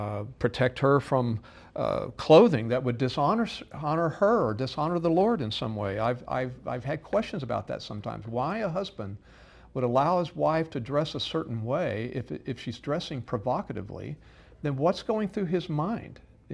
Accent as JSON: {"language": "English", "region": "Texas", "country": "United States", "tie": "born or raised there", "said": "Well, I'm from Texas, I know, even though I was a hippie. I was a hippie in Texas, but I was a hippie in my little small redneck town of 9,000 people."}